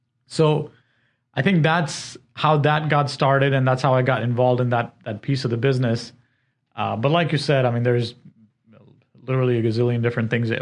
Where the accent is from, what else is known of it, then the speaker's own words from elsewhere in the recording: Elkhart, Indiana, United States; So I grew up in Elkhart, Indiana, went to Purdue for engineering